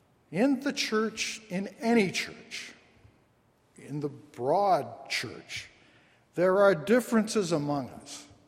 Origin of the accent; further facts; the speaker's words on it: Canada; we as Canadian Baptists were not part of the World Council of Churches